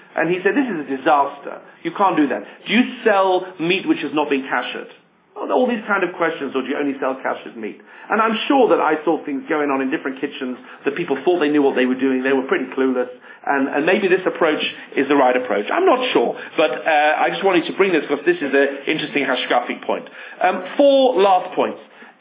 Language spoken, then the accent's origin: English; England, United Kingdom; Maybe just because I'm English, I'm interested in these things.